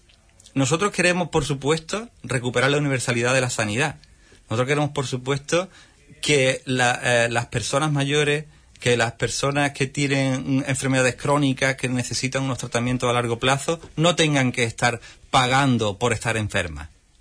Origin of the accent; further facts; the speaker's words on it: Málaga, Andalusia, Spain; now in Huelva, Spain; Yo mismo vivo en Huelva desde 5 años, pero soy malagueño.